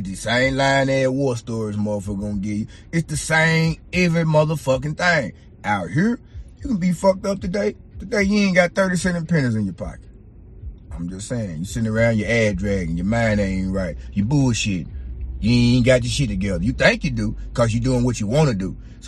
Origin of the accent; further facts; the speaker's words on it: Memphis, Tennessee, United States; I'm from the M-Town, man. I'm from Memphis. You understand me? I'm from Memphis, Tennessee, man.